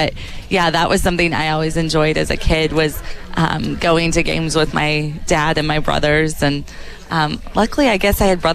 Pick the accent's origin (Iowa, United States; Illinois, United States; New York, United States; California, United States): Iowa, United States; So I grew up in Eastern Iowa.